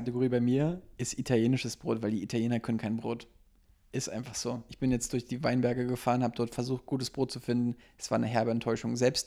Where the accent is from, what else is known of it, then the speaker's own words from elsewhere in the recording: East Germany, Germany; Ich stehe auf Ostsemmeln. Ey, ich bin Ossi, Mann.